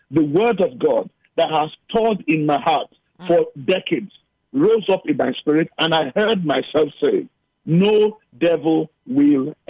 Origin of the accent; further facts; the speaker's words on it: Nigeria; now in Cape Town, South Africa; Now, something happened when we lived in Nigeria. I'm originally Nigerian.